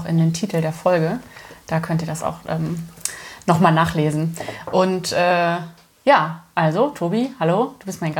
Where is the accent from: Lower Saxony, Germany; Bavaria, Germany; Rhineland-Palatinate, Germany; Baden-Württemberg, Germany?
Rhineland-Palatinate, Germany; Neroth; Zu erzählen, dass ich aus der Eifel oder aus Neroth komme.